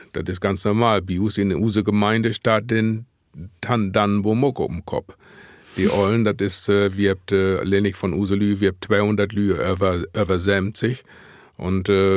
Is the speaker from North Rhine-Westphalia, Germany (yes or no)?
no; Lower Saxony, Germany; ich bin ja so ein sogenannter Landjude, ich bin in Emsland aufgewachsen